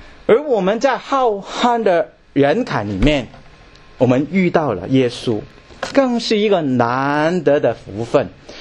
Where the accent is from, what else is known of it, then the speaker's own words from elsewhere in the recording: China; 特别我们中国人是很说缘分的，是吗？啊，我们中国人很说缘分的